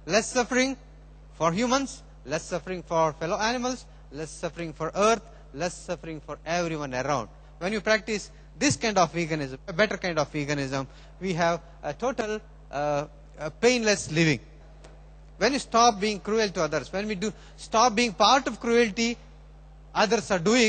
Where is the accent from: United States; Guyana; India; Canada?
India; So we being Indian vegan, we try to avoid that possession.